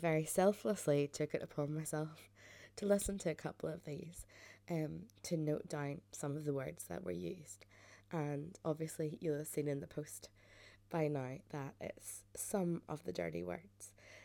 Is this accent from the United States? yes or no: no; Ireland; I often put the fact that I swear so much down to the fact that I'm Irish. And it's kind of in our DNA